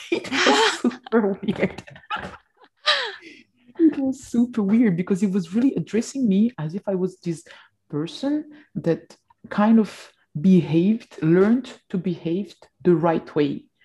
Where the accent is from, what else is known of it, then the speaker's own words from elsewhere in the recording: French Guiana; accent: French Guianese; now in France; Guiana to France. From France to France. That was really, really weird. And I just learned to unlearn my accent